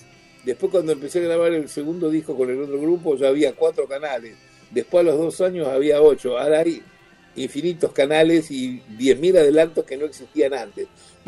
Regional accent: Rosario, Santa Fe, Argentina; yo soy rosarino del interior. Rosario es un lugar que no es propiamente dicho el interior, tampoco quiere ser la capital, tampoco quiere ser Buenos Aires. Soy nieto de piamonteses y de andaluces.

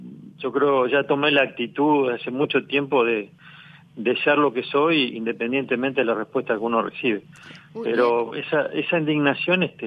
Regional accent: Uruguay; y como uruguayo deseo en el alma que concrete ese gran desafío que es la reforma educativa.

